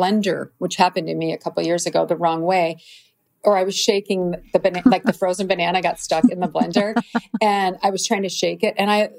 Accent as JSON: {"language": "English", "region": "Midwest", "country": "United States", "tie": "born or raised there", "said": "Plus just growing up in the Midwest, it's very hardworking, normal people."}